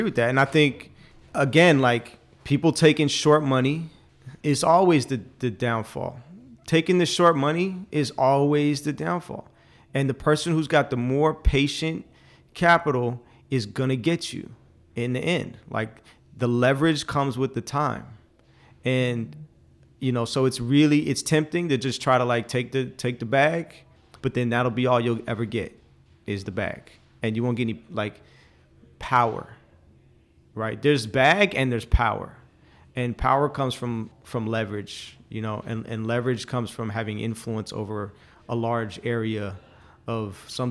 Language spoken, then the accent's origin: English; Oakland, California, United States; I'm from Oakland and I don't like how Oakland is now because of, you know, the culture that has spread out from Silicon Valley and bled into Oakland